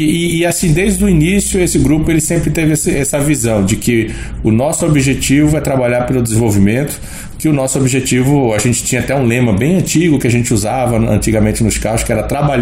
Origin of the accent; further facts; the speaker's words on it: Recife, Pernambuco, Brazil; moved away as an adult; now in Campo Grande, Brazil; Eu nasci em Recife, eu sou pernambucano.